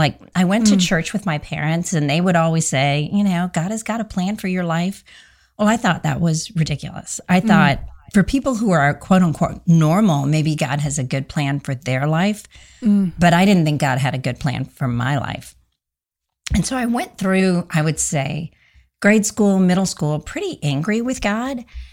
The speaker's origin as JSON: {"language": "English", "country": "India", "tie": "born there", "said": "I was born in India and my parents were Christians."}